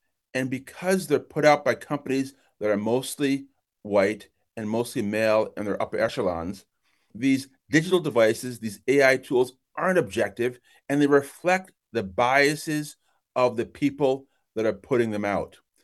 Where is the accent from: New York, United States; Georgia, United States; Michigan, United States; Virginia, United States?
New York, United States; Brockport; also born or lived in Kingston, Jamaica; I was born in Kingston, Jamaica, but I grew up in Brockport, New York.